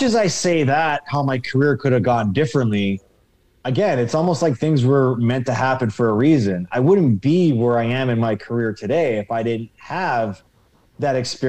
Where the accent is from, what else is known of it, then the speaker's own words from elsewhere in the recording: Ontario, Canada; has some sort of connection to growing up in Ontario.